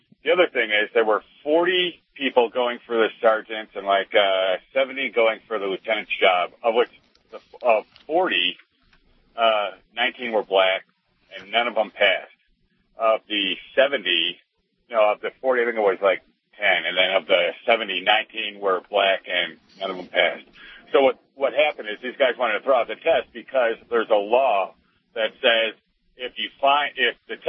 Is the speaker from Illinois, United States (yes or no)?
yes; Chicago, Illinois, United States; I come from Chicago. I know exactly how that works.